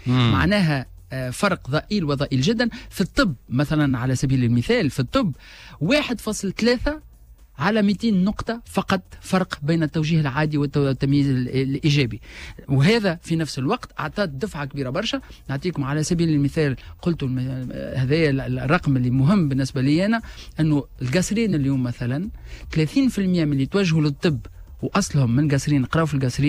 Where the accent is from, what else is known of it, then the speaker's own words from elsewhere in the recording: Tunisia; الموتين مؤسسة جامعية اللي عندنا في تونس باش يكون عندهم نفس البطاقة.